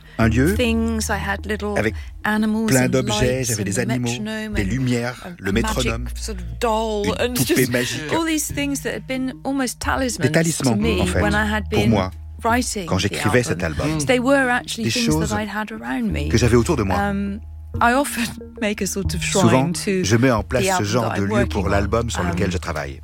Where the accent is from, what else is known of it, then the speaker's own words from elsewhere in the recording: South West England, United Kingdom; French is a second language; Surtout de Dorset, là où j'ai grandi